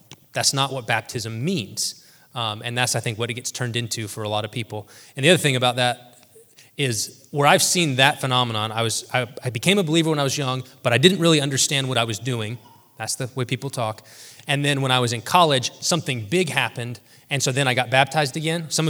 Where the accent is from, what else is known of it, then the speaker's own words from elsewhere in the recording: the South, United States; I grew up in the South. Parnell's gonna know what I'm talking about.